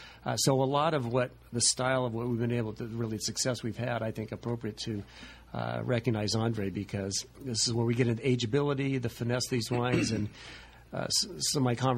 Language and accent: English; Sacramento, California, United States; I grew up in Sacramento, and Davis was really just 12 miles away, and a great pre-med program.